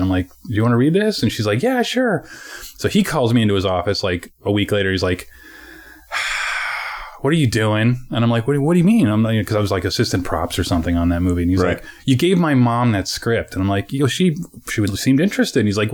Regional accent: Ohio, United States; moved away as an adult; Because I was from Ohio, and she'd found out.

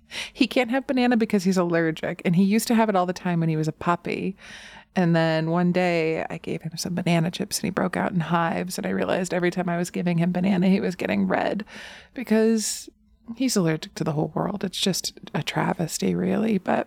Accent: the South, United States; As some of you know, I come from the South, and so my family always at bedtime would be like, let's have a snack.

